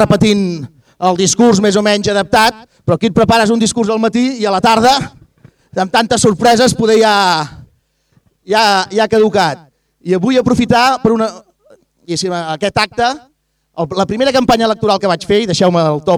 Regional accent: Terrassa, Catalonia, Spain; els terrassencs fem diverses coses, però també fem castells, jo sóc dels Minyons de Terrassa

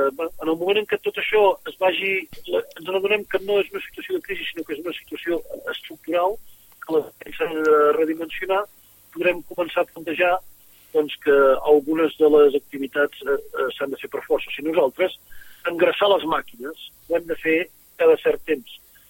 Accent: Vic, Catalonia, Spain; Jo soc de Vic.

